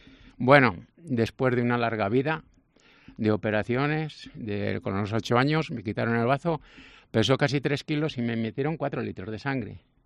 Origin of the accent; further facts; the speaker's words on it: Cojeces del Monte, Castile and León, Spain; born there; Bueno, yo nací en Cojeces del Monte.